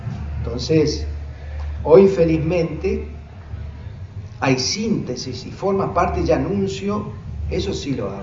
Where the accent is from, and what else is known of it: Argentina